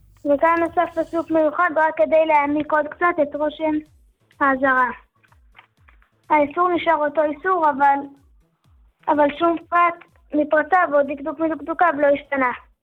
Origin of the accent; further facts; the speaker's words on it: Jerusalem, Jerusalem District, Israel; מירושלים.